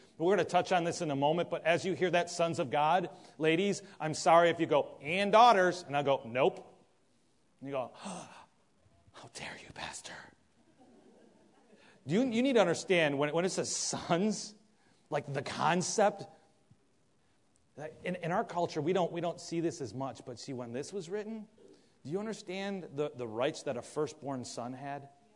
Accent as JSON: {"language": "English", "town": "Buffalo", "region": "New York", "country": "United States", "said": "Don't worry, I'm from Buffalo. She ain't around here."}